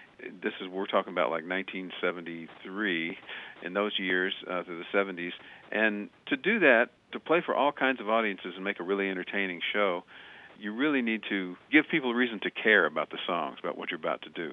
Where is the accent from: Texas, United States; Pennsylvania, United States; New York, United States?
Texas, United States; And I grew up in Texas, so I come from a real family of storytellers.